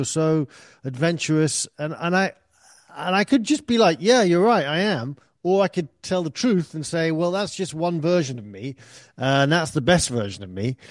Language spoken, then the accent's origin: English; England, United Kingdom; As you can tell, I grew up in England, and when I was a teenager, 80s and 90s